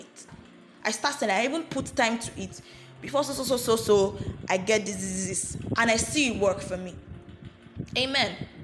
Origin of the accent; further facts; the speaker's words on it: Benin; the person that was leading the CDS group is from Benin, and I am from Benin. I stay in Benin.